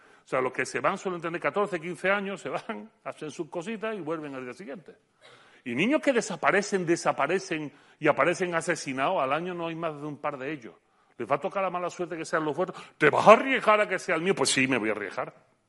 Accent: Utrera, Andalusia, Spain; voy a empezar un programa piloto en mi pueblo, en Utrera

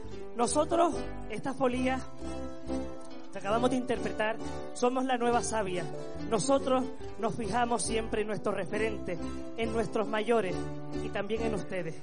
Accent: Canary Islands, Spain; cuando salimos fuera no decimos que somos de Gran Canaria, decimos que venimos de Canarias

